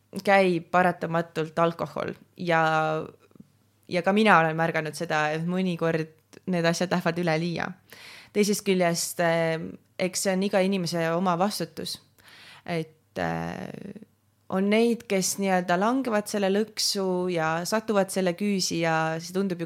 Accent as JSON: {"language": "Estonian", "town": "Tallinn", "region": "Harju County", "country": "Estonia", "said": "olen Tallinnast pärit ja seal ei ole need nii teemas nii öelda või ei kipu esile kui siin Tartus."}